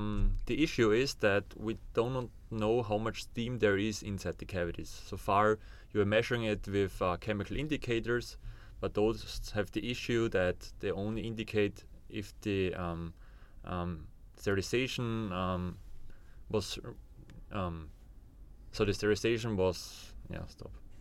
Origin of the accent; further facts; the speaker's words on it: Austria; I'm from Austria.